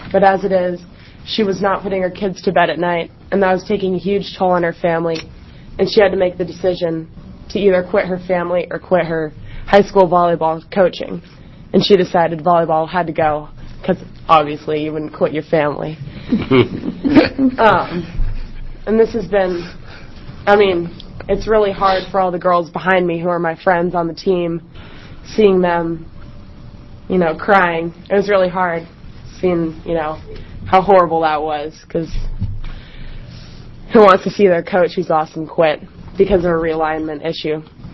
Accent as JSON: {"language": "English", "town": "Eugene", "region": "Oregon", "country": "United States", "lives_now": "Springfield, United States", "said": "I come from Eugene. I live in Springfield, but commute every day to Eugene for Spanish immersion at Sheldon."}